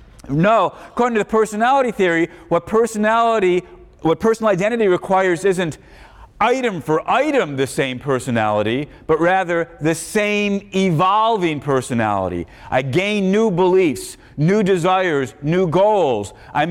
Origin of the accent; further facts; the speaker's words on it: Chicago, Illinois, United States; Doesn't remember being … doesn't remember growing up in Chicago, doesn't remember my family